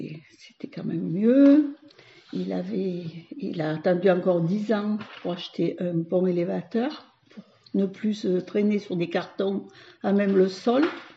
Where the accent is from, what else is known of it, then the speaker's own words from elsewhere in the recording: Montbrun, France; born there; je suis née en 1950 à Montbrun.